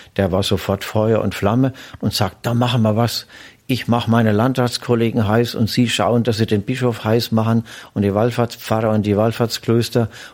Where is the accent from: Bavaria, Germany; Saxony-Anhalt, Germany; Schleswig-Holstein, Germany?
Bavaria, Germany; Bad Königshofen; aus Bad Königshofen, wo ich herstamme.